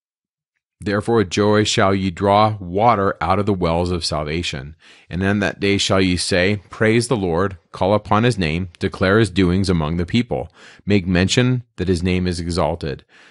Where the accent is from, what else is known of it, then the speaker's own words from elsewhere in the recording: California, United States; I grew up in Northern California for many years